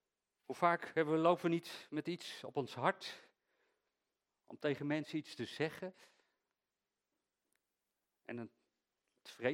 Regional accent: Netherlands; Daar zijn wij Nederlanders zo goed in plaats van te zeggen, fijn joh, doe maar gewoon.

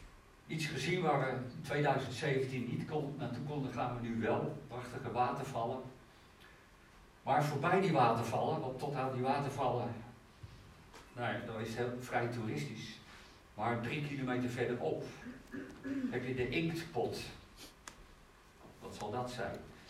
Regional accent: Netherlands; ik vind het soms wel erg dat wij als Nederlanders zover zijn dat, dat er die dingen gebeuren.

